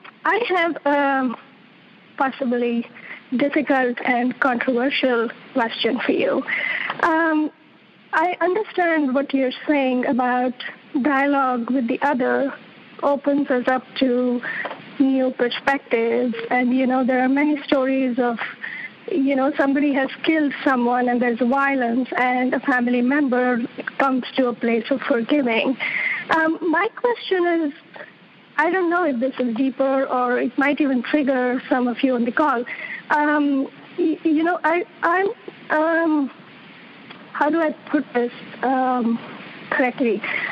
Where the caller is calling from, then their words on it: San Jose, California, United States; I'm calling from San Jose.